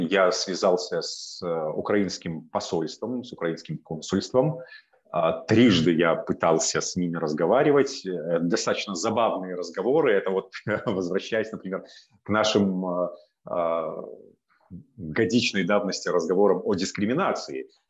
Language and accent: Russian; Belarus; Говорю, ну, я сразу обозначаю, что я белорус.